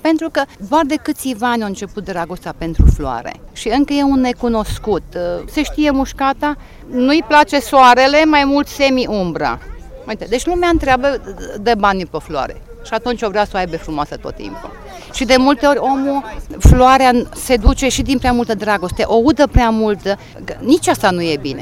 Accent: Traian Vuia, Timiș County, Romania; Din Traian Buia, din Timiș.

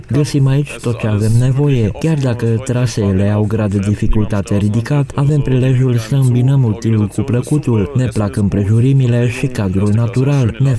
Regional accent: Augsburg, Bavaria, Germany; Romanian is a second language; sunt din Augsburg, Germania și pentru prima dată aici.

